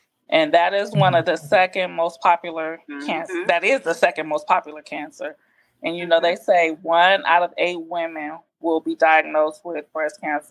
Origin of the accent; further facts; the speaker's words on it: Los Angeles, California, United States; moved away as an adult; now in Arizona, United States; I'm 47 years old. I grew up in Los Angeles with my parents and my older sister and my twin younger brothers. I relocated to Arizona about 21 years ago.